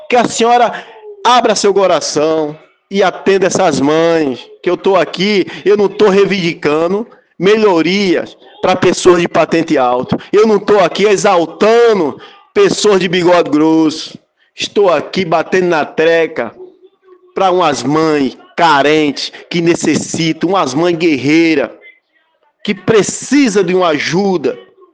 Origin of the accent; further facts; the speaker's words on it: Guriagi, Brazil; uma cidade, onde eu fui criado e nascido na cidade de Guriagi.